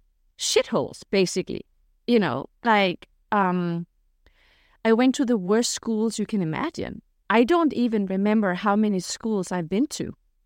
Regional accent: Denmark; also born or lived in Morocco; So I'm Danish-Moroccan. I was born in Morocco. I have a Danish mom and a Moroccan dad. And they moved back to Scandinavia when I was just a baby. I grew up in Denmark.

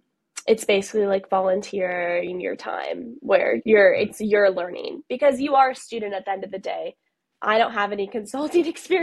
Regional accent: Ann Arbor, Michigan, United States; So I'm from Ann Arbor. So Michigan here, everyone's obsessed with Michigan. And I wanted to like totally leave the state, get out of here, go to New York.

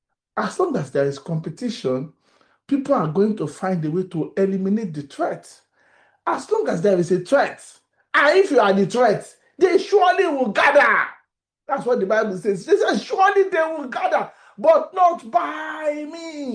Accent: Ibadan, Oyo, Nigeria; I grew up in Ibadan, where people call each other brother, auntie, to show seniority.

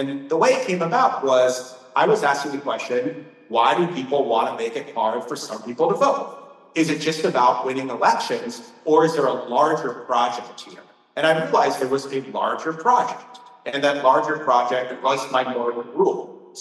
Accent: Iowa, United States; I grew up in Iowa. Chicago was the big city, my home away from home

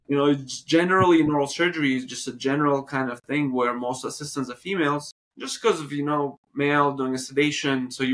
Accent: Uzbekistan; now in Queens, United States; I come from a fairly small community. I'm a Bukharian Jewish former Soviet Union. I'm from Uzbekistan, so it's a very small community of Jews from Soviet Union, mainly from the southern part.

